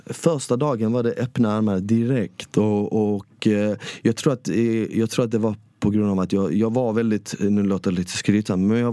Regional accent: Malmö, Skåne, Sweden; Jag växte upp i Rosengård och där man inte pratade så bra svenska.

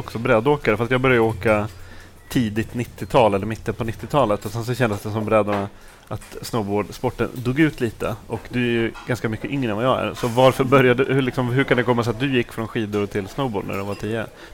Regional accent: Ludvika, Dalarna County, Sweden; Och jag är uppvuxen i Ludvika

